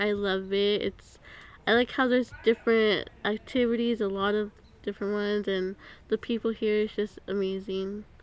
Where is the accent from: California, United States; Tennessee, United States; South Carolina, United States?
California, United States; No, I am from Ventura County, Southern California.